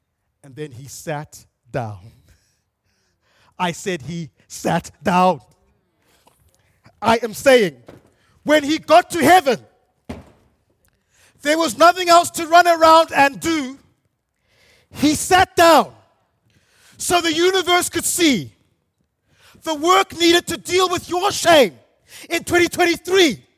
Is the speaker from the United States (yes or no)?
no; Bulawayo, Zimbabwe; I grew up in Bulawayo in Zimbabwe.